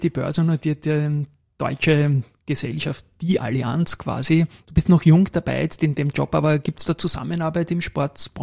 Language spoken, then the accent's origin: German; Vienna, Austria; ich oute mich gerne als Rapid-Fan, habe ich schon ein paar Mal gemacht in dieser Serie, da auch als Wiener.